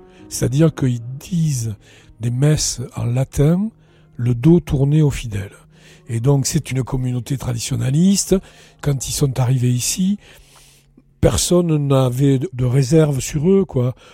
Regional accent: Toulouse, Occitanie, France; j'ai 72 ans, j'habite à La Grâce, j'y vis depuis plus de 50 ans, je suis toulousain. Je suis fils de cheminot

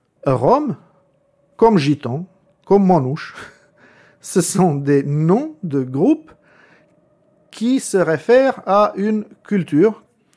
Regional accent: Albania; moved away; Je suis venu d'Albanie. Dans mon cas, je viens d'une famille de la classe moyenne, voire supérieure.

